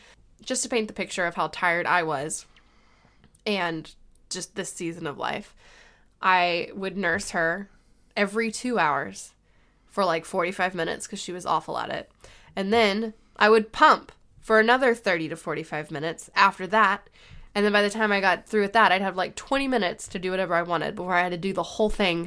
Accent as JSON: {"language": "English", "town": "Dallas", "region": "Texas", "country": "United States", "said": "And like, I'm originally from Dallas and I had told Beecher, when we were dating that I would never move to this place."}